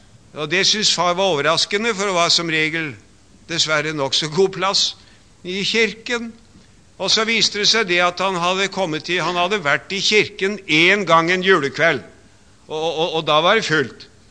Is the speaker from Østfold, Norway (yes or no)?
yes; Sarpsborg, Østfold, Norway; Og det husker jeg godt hjemme fra min hjemby i Sarpsborg med det store Borregård-konsernet.